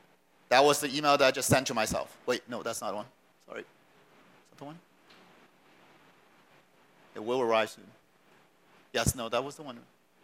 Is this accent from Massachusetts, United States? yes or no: no; Seattle, Washington, United States; So for me, I'm from the Seattle Redmond area, so it's Pacific time.